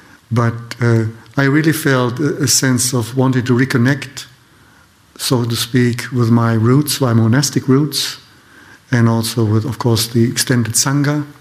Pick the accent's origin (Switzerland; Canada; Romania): Switzerland; first language German; English is a second language; now in United States; And I feel very much connected with the environment in German part of Switzerland. That's my native language also, so all the teaching and so forth happens there, or most of it, not all of it, happens in German. And so I want to return